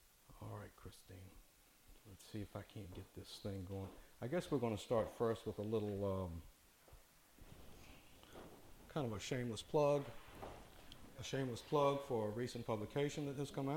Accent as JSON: {"language": "English", "town": "Farmville", "country": "United States", "tie": "born or raised there", "said": "I want to thank also the people in my hometown in Farmville"}